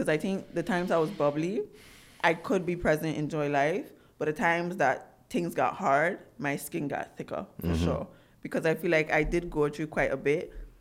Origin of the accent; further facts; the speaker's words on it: Saba, Caribbean Netherlands; And I think just being in the Caribbean itself, the funny part is growing up on Saba and it being so small influenced me to think big